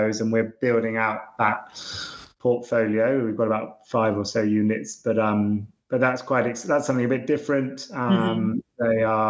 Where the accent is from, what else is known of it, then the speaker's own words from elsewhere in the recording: United Kingdom; and we're British, so we don't do that. We just sort of stumble along a bit.